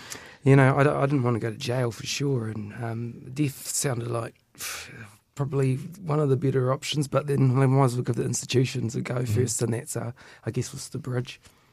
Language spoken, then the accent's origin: English; Oamaru, Otago, New Zealand; in Oamaru, that's my hometown.